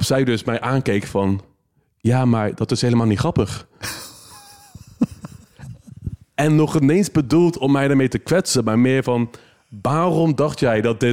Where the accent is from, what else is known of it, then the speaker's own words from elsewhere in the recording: Rotterdam, South Holland, Netherlands; Ik ben Rotterdammer